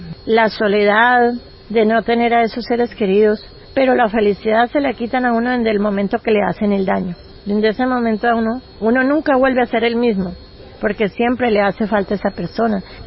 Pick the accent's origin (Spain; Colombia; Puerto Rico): Colombia; no fueron capaces de hacer respetar nuestros derechos como colombianos